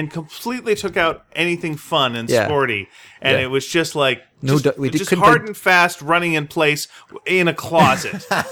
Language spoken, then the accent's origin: English; England, United Kingdom; You see, as an English guy, you know words sometimes.